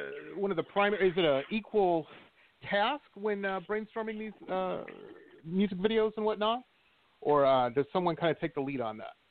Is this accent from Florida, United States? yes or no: no; Detroit, Michigan, United States; And I grew up in Detroit, and I remember when techno hit